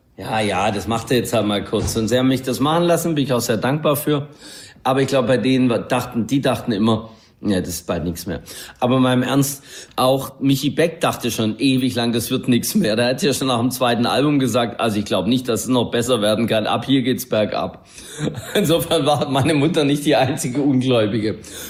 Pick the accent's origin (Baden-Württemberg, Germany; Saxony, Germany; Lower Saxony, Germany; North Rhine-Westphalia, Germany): Baden-Württemberg, Germany; weil man ja normalerweise zu Hause immer das beste schwäbische Essen bekommt als Schwabe